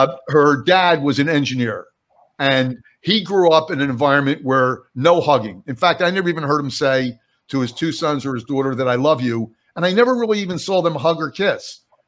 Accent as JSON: {"language": "English", "region": "New Jersey", "country": "United States", "said": "And listen, I'm from New Jersey. I'm going for it, baby."}